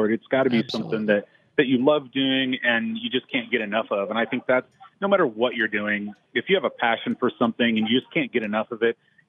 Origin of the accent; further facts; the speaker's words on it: Kansas City, Missouri, United States; Kansas City. I'm from Kansas City.